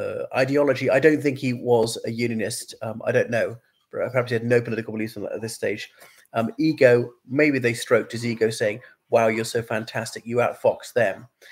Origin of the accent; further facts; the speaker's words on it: Cork, Munster, Ireland; I'm Irish, that's what makes me British, even though I'm not from the UK, I'm from Cork.